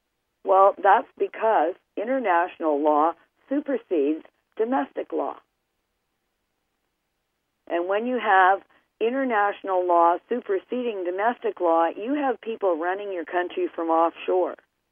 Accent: Canada; I mean, I'm a Canadian, but I think I got that one right.

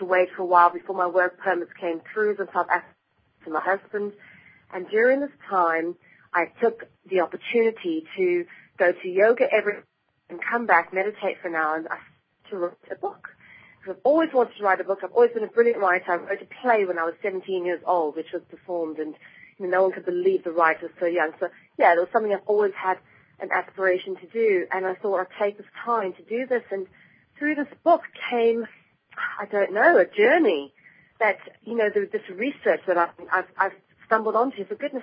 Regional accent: South Africa; moved away as an adult; now in London, United Kingdom; I'm South African, and I ended up in London at about the age of 23

